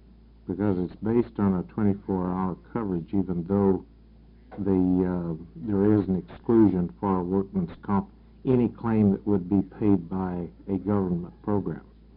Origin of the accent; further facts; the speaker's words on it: Springfield, Oregon, United States; from Springfield, Oregon.